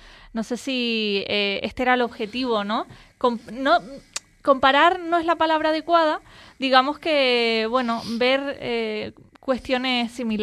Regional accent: Canary Islands, Spain; aquí en Canarias, los que digamos que somos majoreros de la isla de siempre y no hemos tenido esa conexión con Latinoamérica

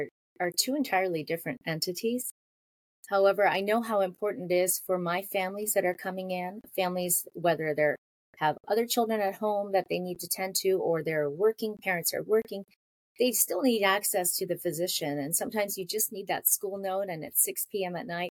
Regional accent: Canada; now in United States; I grew up in Canada, and in Canada, pediatrics is a specialty.

